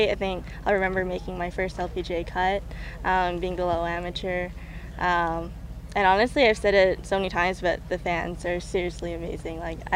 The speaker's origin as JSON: {"language": "English", "town": "Calgary", "region": "Alberta", "country": "Canada", "said": "I knew that I was from Calgary."}